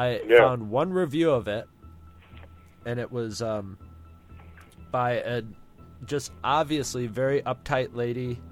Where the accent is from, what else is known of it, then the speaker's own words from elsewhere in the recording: Carthage, United States; Well, because in my hometown, weren't many people that like you could actually say were ever came out of there who were quote unquote famous